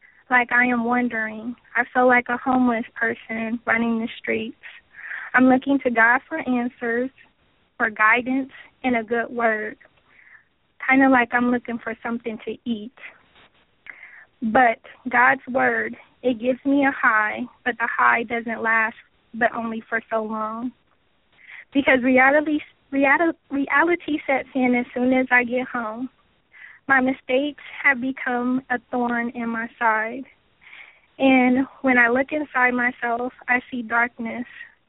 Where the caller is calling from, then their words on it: Columbus, Ohio, United States; I'm calling from Columbus, Ohio.